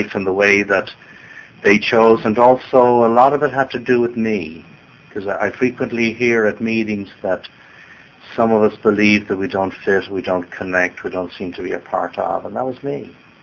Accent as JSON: {"language": "English", "town": "Dublin", "region": "Leinster", "country": "Ireland", "tie": "born or raised there", "moved": "yes", "lives_now": "New Orleans, United States", "said": "Dublin, Ireland is my hometown. Born and reared."}